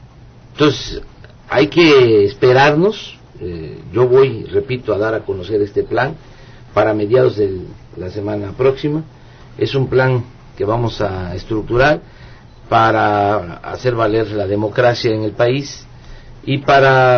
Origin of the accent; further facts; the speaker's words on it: Tabasco, Mexico; por eso estoy rindiendo un homenaje a mi pueblo de manera humilde, por eso me quito el sombrero ante los tabasqueños